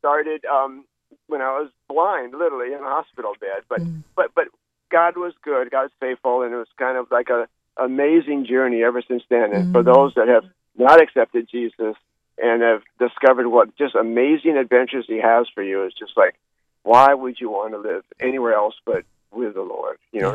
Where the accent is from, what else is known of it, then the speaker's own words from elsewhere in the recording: Honolulu, Hawaii, United States; I grew up in Honolulu, first in Aina Haina when we were really little, and then my family moved up to the back of Manoa Valley when I was in first grade, and that's where I grew up.